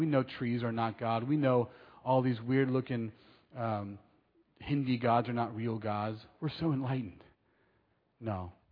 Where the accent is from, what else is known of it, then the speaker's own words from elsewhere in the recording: United States; now in Taiwan; I come from America, and I can tell you, in many ways, America is much more secular than Taiwan.